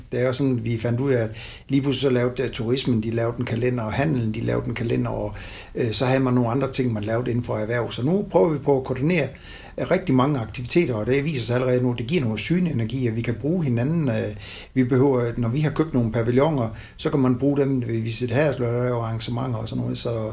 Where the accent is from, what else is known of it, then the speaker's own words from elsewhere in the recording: Frederiksberg, Capital Region of Denmark, Denmark; born there; Så jeg er absolut ikke fin på den, selvom jeg faktisk er født på Frederiksberg.